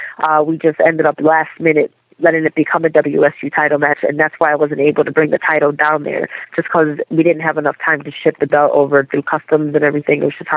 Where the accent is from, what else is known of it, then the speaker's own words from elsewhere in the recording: Waterbury, Connecticut, United States; A school opened up here in my hometown in Waterbury, Connecticut